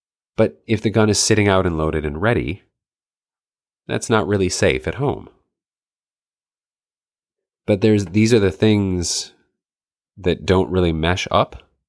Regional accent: Michigan, United States; I grew up in the North Woods of Michigan, so people, it was hunting, like, that's what you did.

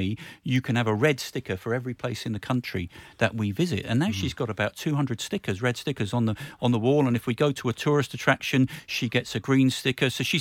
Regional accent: London, United Kingdom; I grew up in Northwest London, so my family were QPR season ticket holders.

